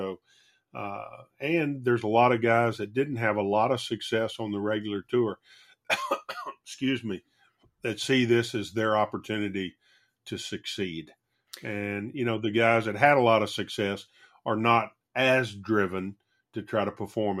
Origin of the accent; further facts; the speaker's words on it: United States; as an American, I was a little embarrassed about the way everybody acted